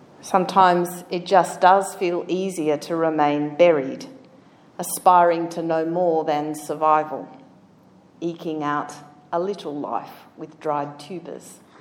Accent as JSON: {"language": "English", "town": "Canberra", "region": "Australian Capital Territory", "country": "Australia", "tie": "born or raised there", "said": "And growing up in Canberra and living here, as you will know, spring was always a big deal."}